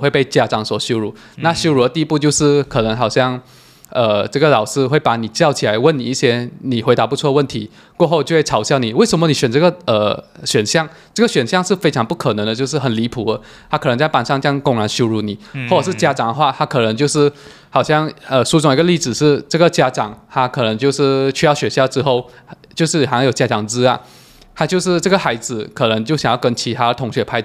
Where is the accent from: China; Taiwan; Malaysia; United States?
Malaysia; 我们就讲我们是马来西亚来